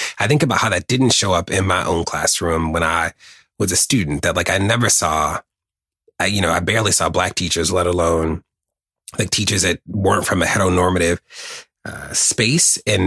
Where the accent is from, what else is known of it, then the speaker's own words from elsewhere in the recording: Baltimore, Maryland, United States; I remember being a gay Black kid growing up in Baltimore, and it was hard